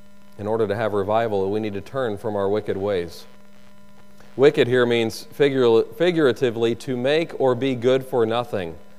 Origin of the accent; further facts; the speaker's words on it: North Carolina, United States; You know, I grew up in North Carolina.